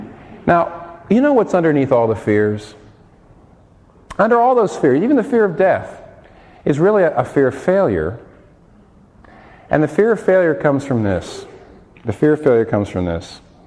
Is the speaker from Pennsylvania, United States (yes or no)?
yes; Philadelphia, Pennsylvania, United States; now in New York City, United States; we've lived in the Northeast all of our lives. We're from Philadelphia, where we've lived for a while. And we went to school in New England.